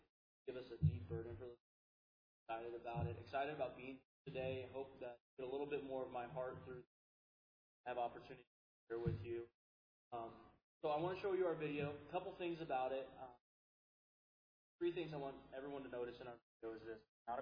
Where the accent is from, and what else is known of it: Texas, United States